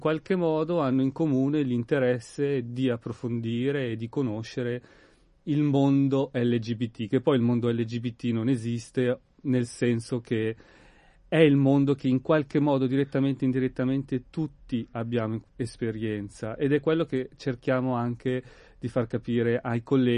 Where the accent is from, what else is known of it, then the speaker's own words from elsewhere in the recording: Monza, Lombardy, Italy; io sono di Monza, quindi anche se è vicino a Milano, però era una realtà completamente diversa, specialmente allora